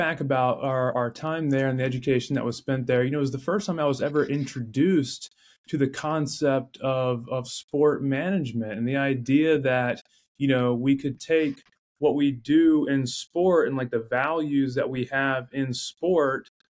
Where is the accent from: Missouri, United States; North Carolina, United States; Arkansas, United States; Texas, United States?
North Carolina, United States; now in Savannah, United States; I'm from North Carolina originally. So, just about 2 hours up the interstate there from Burlington, North Carolina. And then right after graduating, just a couple years afterwards in 2015, moved down here to Savannah, Georgia.